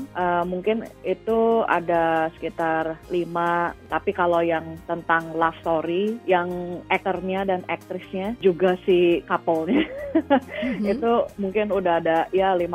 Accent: Indonesia; Apalagi aku juga dari Asia ya, yang apa sih mental illness itu gak pernah diomongin, apalagi di Indonesia.

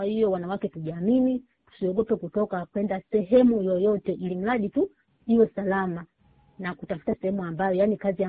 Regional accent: Tanzania

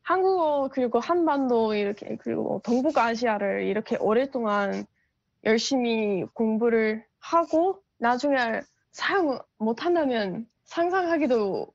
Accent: United States; Korean is a second language; 제가 미국 좀 시골에서 자랐기 때문에

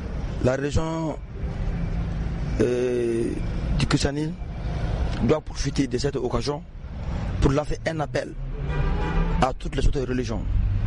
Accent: Mali; en tant que Malien, et compte tenu de la situation actuelle de notre pays

